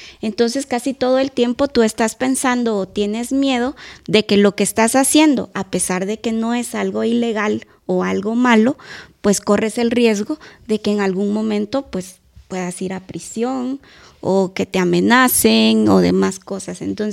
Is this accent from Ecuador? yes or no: no; Guatemala; se aplica lamentablemente también para Guatemala, y creo que ella habló de algo que en mi país se da mucho